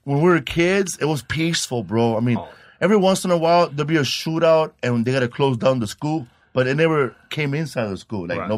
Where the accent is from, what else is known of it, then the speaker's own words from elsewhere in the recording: California, United States; I'm from Clay Hills.